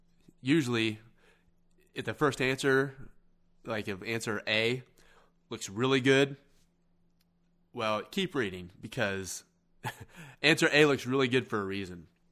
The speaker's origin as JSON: {"language": "English", "town": "Kansas City", "country": "United States", "said": "I'm a Kansas City Chiefs fan, if anything, because I'm from Kansas City area."}